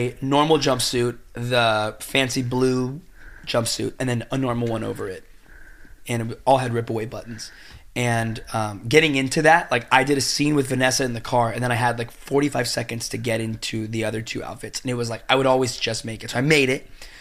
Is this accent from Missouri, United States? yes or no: yes; Columbia, Missouri, United States; I was born in Missouri.